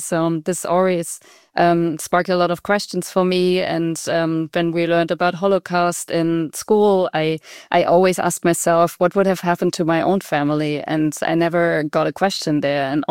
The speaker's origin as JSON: {"language": "English", "region": "Baden-Württemberg", "country": "Germany", "tie": "born or raised there", "said": "Well, so I grew up in the Black Forest, and I mean, as a child, it was also a magical place because you could play in the forest for hours and hours"}